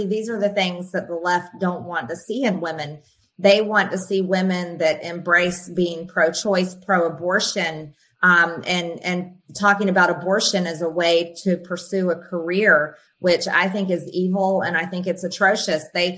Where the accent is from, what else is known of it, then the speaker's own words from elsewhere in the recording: United States; And I defy their narrative as an American woman.